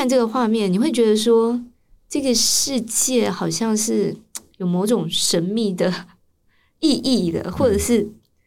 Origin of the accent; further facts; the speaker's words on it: Taipei, Taiwan; 我虽然是台北人，但是我成长在北投。